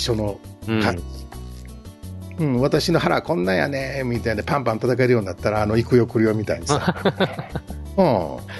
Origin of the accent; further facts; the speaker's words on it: Osaka, Japan; 我々ほら大阪じゃないですか